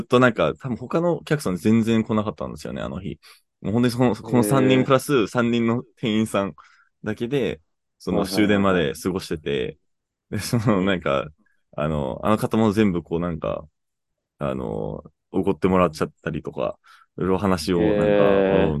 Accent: Canada; Japanese is a second language; え、どこ出身ですかって聞かれて、で、あ、カナダですって言ったら、あ、日本語わかるんだって

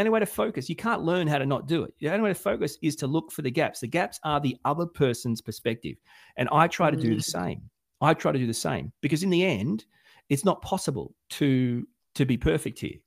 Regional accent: Australia; God knows, I'm from Australia. We catch balls, mate.

